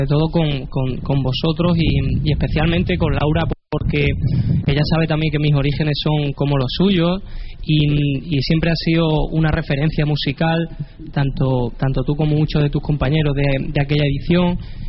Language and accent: Spanish; Puertollano, Castilla-La Mancha, Spain; Yo soy de Ciudad Real, de Puerto Llano, de Ciudad Real.